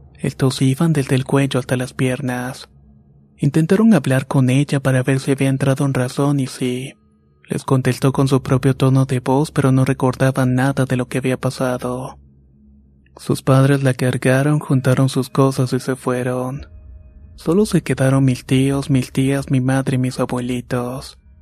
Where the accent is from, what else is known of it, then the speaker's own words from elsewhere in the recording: Monterrey, Nuevo León, Mexico; Soy de Monterrey, Nuevo León